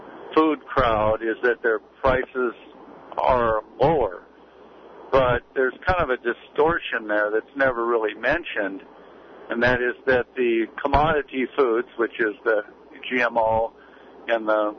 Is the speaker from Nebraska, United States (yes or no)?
yes; Omaha, Nebraska, United States; Well, I'm actually just I'm from Omaha and driving through your area and really enjoying your station.